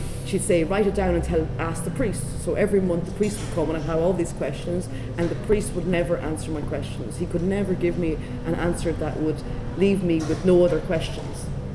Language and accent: English; Ireland; And being Irish, I understand how the IRA, and you know, the IRA being seen as a terrorist organization worldwide